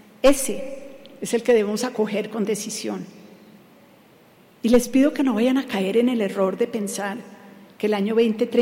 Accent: Colombia; como colombiana con orgullo que yo he trabajado en todas las regiones del mundo

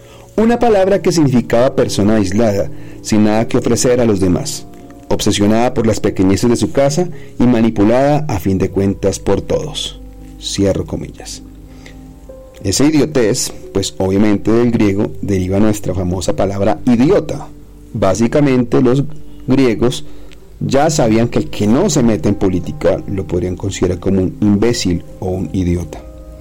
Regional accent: Colombia; que a veces como colombianos nos quejamos de lo que pasa arriba

